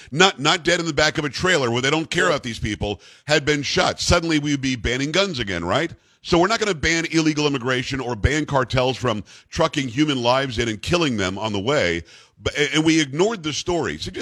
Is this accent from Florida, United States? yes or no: yes; Florida, United States; I grew up in South Florida.